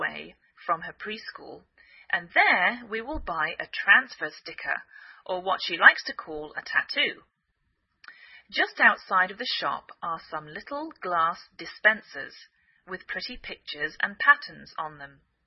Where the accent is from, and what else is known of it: England, United Kingdom; now in United States